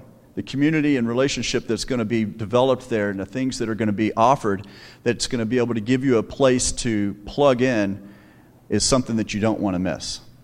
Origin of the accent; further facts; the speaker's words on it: the South, United States; And I'm from the South. I didn't even know what curling was.